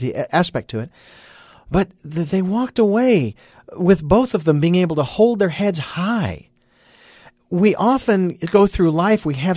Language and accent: English; Arizona, United States; Even though I'm from Arizona.